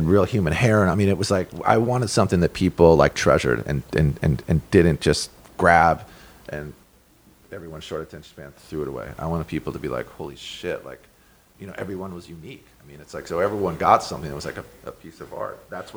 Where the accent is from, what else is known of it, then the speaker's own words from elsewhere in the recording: Montana, United States; I grew up in Montana, that, you know, like, I have a home in the Bridger Mountains.